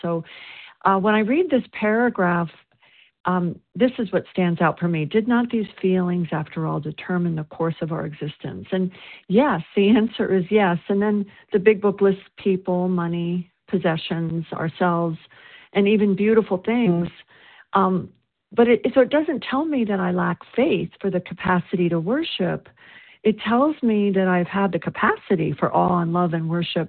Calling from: South Carolina, United States

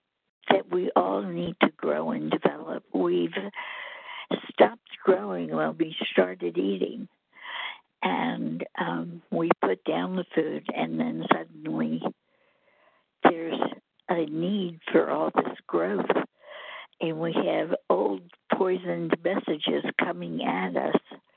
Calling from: Alabama, United States; and I'm calling from Alabama.

